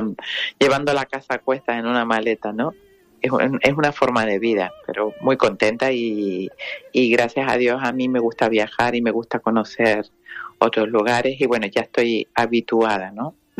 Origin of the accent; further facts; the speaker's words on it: Canary Islands, Spain; moved away as an adult; now in New York, United States; soy canaria, pero llevo muchos años fuera de Canarias, si bien toda mi familia sigue en Gran Canaria y bueno, voy todo lo que puedo. Pero sí, Nueva York ha sido pues base ya desde hace muchos años, pues me fui a estudiar allá a Estados Unidos